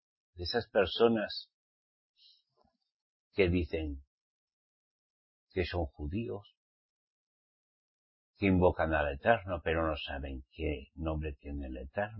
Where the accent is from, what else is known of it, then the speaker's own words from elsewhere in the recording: Spain; Yo soy un español, te hablo.